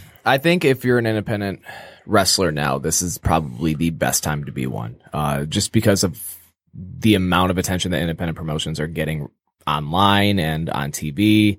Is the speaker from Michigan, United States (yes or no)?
yes; Michigan, United States; we're from Michigan, it's my birthday today